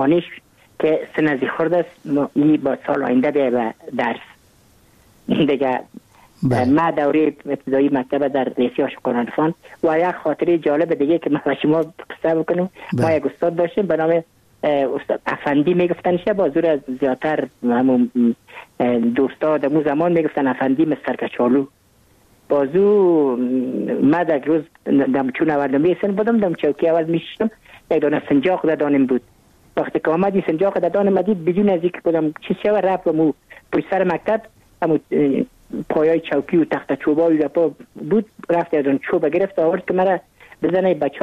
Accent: Kabul, Afghanistan; ما متولد کابل هستم، در نایه اول کابل تولد شدیم.

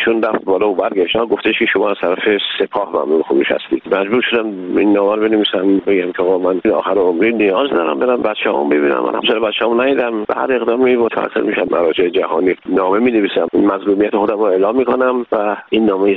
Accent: Iran; آقا من یه ایرانی هستم

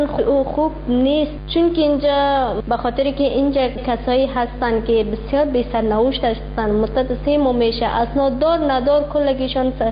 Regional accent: Afghanistan

